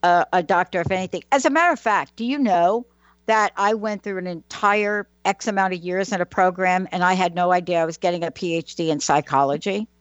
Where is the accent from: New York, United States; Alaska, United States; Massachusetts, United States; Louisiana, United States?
New York, United States; Bronx; I'm a kid from the Bronx, New York.